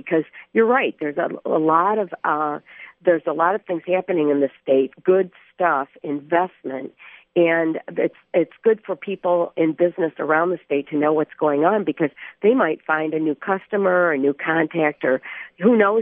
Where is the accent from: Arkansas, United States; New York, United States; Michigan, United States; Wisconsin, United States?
Michigan, United States; Grand Rapids; now in Detroit, United States; Well, actually, I grew up in Grand Rapids, and I worked for daily newspapers in Grand Rapids, Kalamazoo, Jackson, and Ann Arbor before coming to Detroit